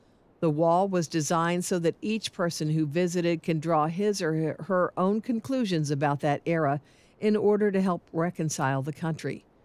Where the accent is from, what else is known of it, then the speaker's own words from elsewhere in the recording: Mississippi, United States; That's what had been instilled in me by my community and my mentors as a kid growing up in Mississippi.